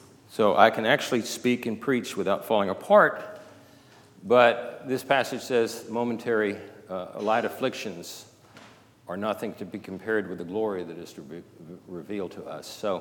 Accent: Texas, United States; So I know I'm from Texas, and y'all don't understand humor, but that's okay.

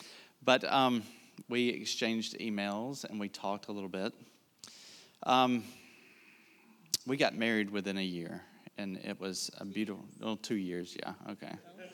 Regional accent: Alabama, United States; accent: Southern; I am from Alabama. I'm trying to talk slow. And if you can't understand me, that is not Spanish I'm speaking. I'm just Southern, okay? I grew up in Alabama.

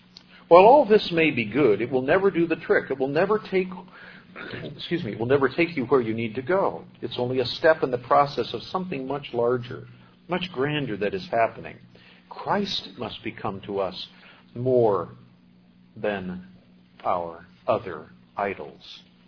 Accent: Des Moines, Iowa, United States; when I was growing up in Des Moines, Iowa

